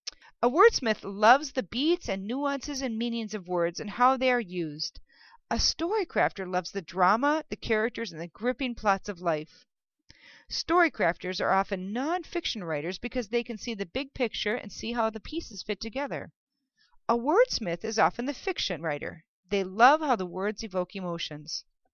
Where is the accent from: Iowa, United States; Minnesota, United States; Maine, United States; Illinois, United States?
Minnesota, United States; also born or lived in the South; I grew up in Minnesota, and I'm adopted. I also lived in the South, which is interesting if you're a Yankee. I spent my summers on the North Shore of Minnesota, backpacking and canoeing.